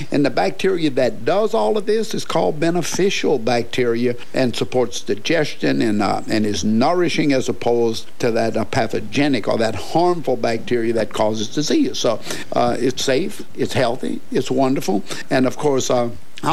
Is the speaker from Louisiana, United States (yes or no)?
yes; St. James Parish, Louisiana, United States; coming from St. James Parish and growing up on Cabanossi Plantation, we got used to yogurt very early in life